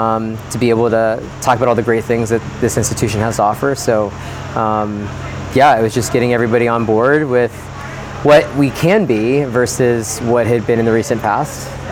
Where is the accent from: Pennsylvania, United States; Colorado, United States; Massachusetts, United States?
Pennsylvania, United States; I'm originally from Pennsylvania, my wife's from Delaware